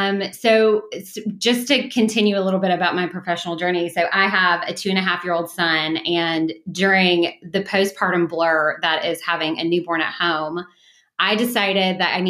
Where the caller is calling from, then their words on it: Charlotte, North Carolina, United States; I am joining from Charlotte, North Carolina, which is our pandemic home for the time being.